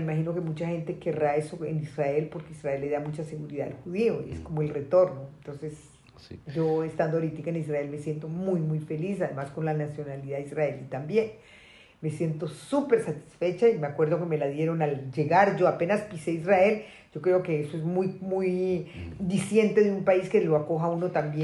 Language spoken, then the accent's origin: Spanish; Bogotá, Colombia; born there; Nací en Bogotá, Colombia, hace unos cuantos años.